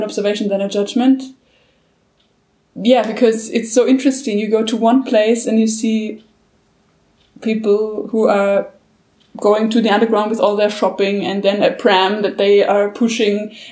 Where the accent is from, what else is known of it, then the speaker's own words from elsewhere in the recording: Vienna, Austria; I'm a big city girl. I'm from Vienna.